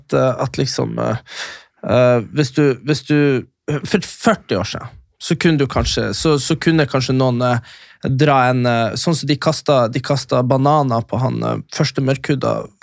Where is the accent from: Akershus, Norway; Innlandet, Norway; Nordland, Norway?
Nordland, Norway; Fauske til Narvik, det der jeg er ifra.